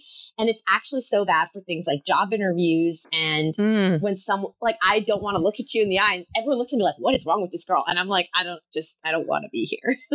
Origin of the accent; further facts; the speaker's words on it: New Jersey, United States; But then again, I'm from New Jersey, so some people think I'm always rude.